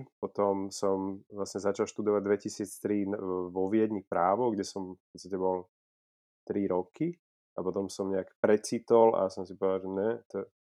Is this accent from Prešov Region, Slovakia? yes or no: no; Bratislava, Bratislava Region, Slovakia; now in Switzerland; som z Bratislavy, 35 rokov, tuším. Som lekár.